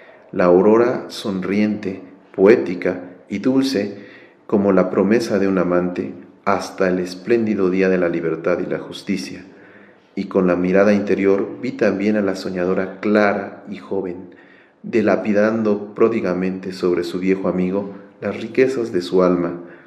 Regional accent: Mexico City, Mexico; de la Ciudad de México.

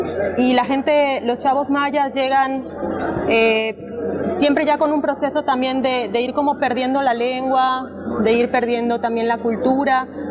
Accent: Mérida, Yucatán, Mexico; vengo de Mérida, del estado de Yucatán

